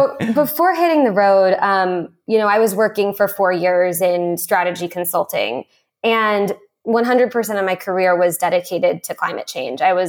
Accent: California, United States; being a Californian, it's like a typical California dream.

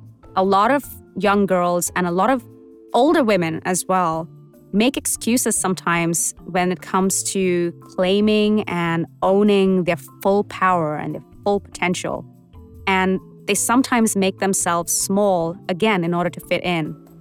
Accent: India; moved away; to take on this unique challenge as a South Asian girl, as an Indian girl, coming to the West with dreams and ambitions in her eyes

